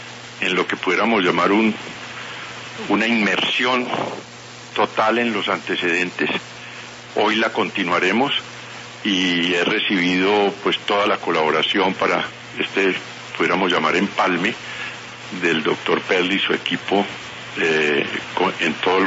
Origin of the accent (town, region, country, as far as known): Colombia